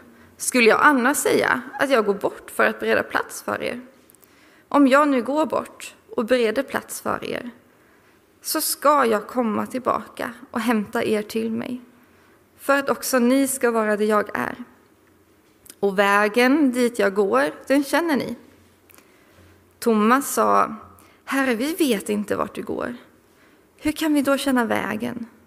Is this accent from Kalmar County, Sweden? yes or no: yes; Rumskulla, Kalmar County, Sweden; now in Nässjö, Sweden; och jag är från Rumskulla från början. Nu bor jag och min man Christian och vår son Josia utanför Nässjö.